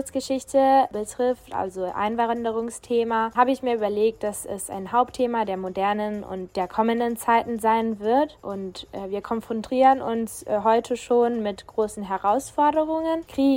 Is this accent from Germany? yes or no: no; Italy; ich bin 15 Jahre alt, bin Italienerin und besuche seit meinem dritten Lebensjahr die deutsche Schule